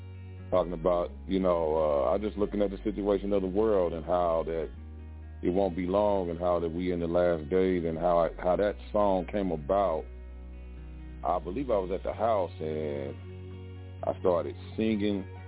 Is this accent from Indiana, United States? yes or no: yes; Indianapolis, Indiana, United States; also born or lived in Kentucky / Nashville, Tennessee; I grew up partially in Indianapolis, Indiana, and partially in Kentucky, and a little bit in Nashville, Tennessee.